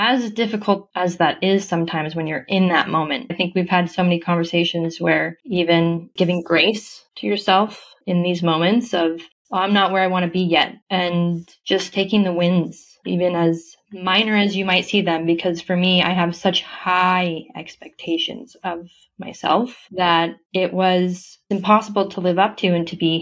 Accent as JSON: {"language": "English", "country": "Canada", "lives_now": "Amsterdam, Netherlands", "said": "Well, I'm in Amsterdam. So to give kind of a perspective on the internationalness there, except I'm originally from Canada."}